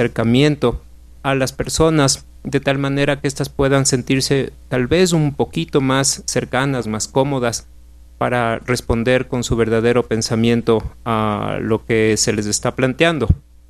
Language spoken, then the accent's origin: Spanish; Ecuador; en el caso de sociedades como la ecuatoriana, porque tenemos a una enorme porción de la población por fuera del sistema de participación política.